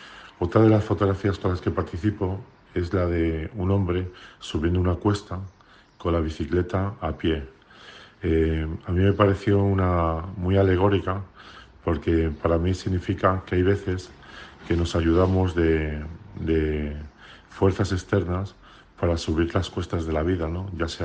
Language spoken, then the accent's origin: Spanish; Madrid, Community of Madrid, Spain; now in Altea, Spain; un año y medio que llevo aquí viviendo porque yo soy de Madrid.